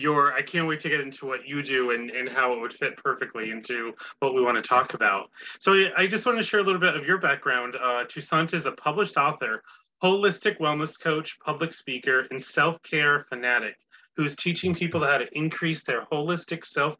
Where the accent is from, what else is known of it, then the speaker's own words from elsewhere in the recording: United States; I'm born and raised in the States